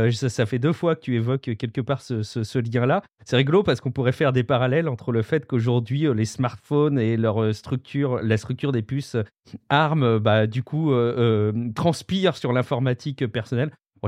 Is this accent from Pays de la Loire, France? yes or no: no; Nouvelle-Aquitaine, France; parce que je viens de Charente